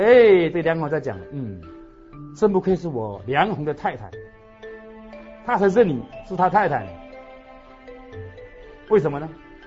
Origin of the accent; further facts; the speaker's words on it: China; 我们中国人是这种看法，很深奥的哦。